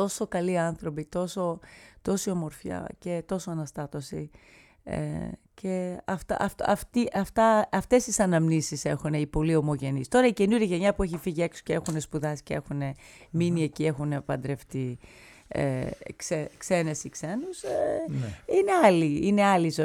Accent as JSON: {"language": "Greek", "town": "New York City", "region": "New York", "country": "United States", "tie": "born or raised there", "said": "Εγώ είμαι Ελληνίδα που γεννήθηκα και μεγάλωσα στη Νέα Υόρκη."}